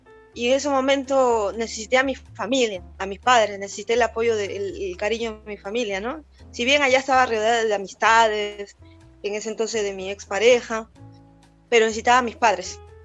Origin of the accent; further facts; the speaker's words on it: Peru; moved away; qué mejor motivo de ir a pasar Navidad y quedarme unos 2-3 meses en mi país, conocer mi tierra. Y fue así que a los 22 años, por primera vez conozco mi país.